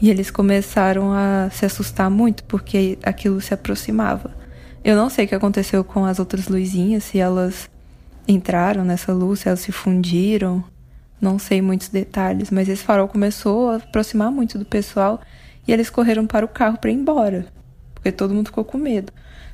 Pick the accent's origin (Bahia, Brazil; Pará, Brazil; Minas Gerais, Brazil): Minas Gerais, Brazil; Divinópolis; Eu sou mineira, de uma cidade chamada Divinópolis, no interior do estado.